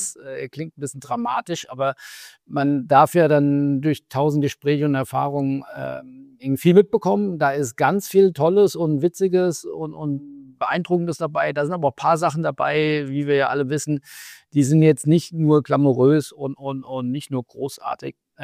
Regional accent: Rhine-Main area, Germany; also born or lived in Mainz; now in Hamburg, Germany; im Rhein-Main-Gebiet, wo ich aufgewachsen bin, habe ich oder in Mainz, wo ich dann gewohnt habe

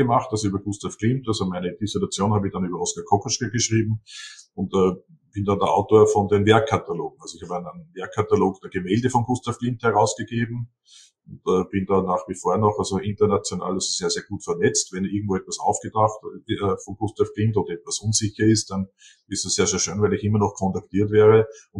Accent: Seewalchen, Upper Austria, Austria; Die Ausstellung habe ich gemacht in der Villa Paulig am Attersee in Seewalchen, also mein Heimatort.

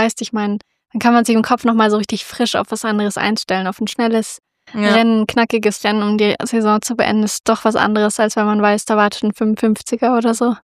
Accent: Göttingen, Lower Saxony, Germany; am Sonntag in Göttingen, in meiner alten Heimat

